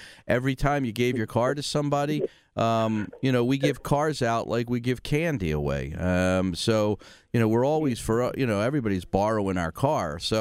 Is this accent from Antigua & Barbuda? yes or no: no; Pennsylvania, United States; I grew up in the Oxford Circle, so you're near and dear to my heart, dear.